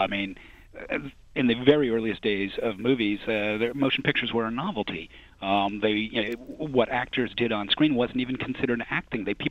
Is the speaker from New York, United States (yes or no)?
yes; New York City, New York, United States; You know, being a New Yorker and also living at that point three blocks from where … was killed